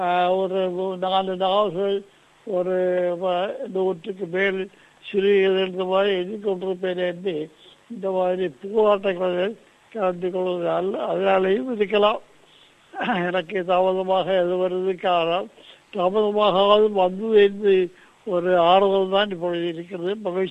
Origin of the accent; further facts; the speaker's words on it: Thiruvananthapuram, Kerala, India; என்னோட தாய்மொழி வந்து தமிழ். அதாவது மலையாள தலைநகராக இருந்தாலும் கூட இங்கு ஒரு 40% இருக்கிறவர்கள் மலையாளிகள் மட்டுமே தமிழர்கள் தான் இருக்காங்க. அந்த தமிழர்களுக்கிடையில் ஒரு குடும்பம் தான் என்னுடைய குடும்பம்.